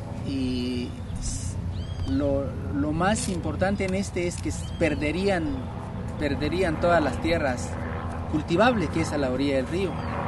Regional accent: Rabinal, Baja Verapaz, Guatemala; Soy guatemalteco.

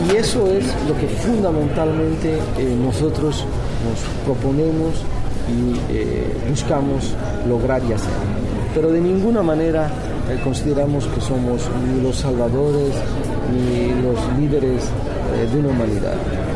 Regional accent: Bolivia; Nuestra situación como Bolivia no es fácil en esta negociación

